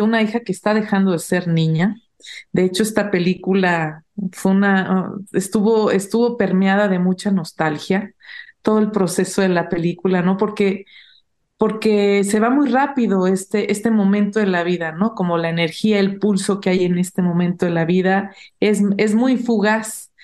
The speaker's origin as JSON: {"language": "Spanish", "region": "State of Mexico", "country": "Mexico", "tie": "born or raised there", "also_born_or_lived": "El Salvador", "said": "me ponen como salvadoreña mexicana. Pero mi mamá es mexicana y yo crecí en el Estado de México. Tal vez de los 4 a los 10 años viví en el campo, entre vacas y borregos."}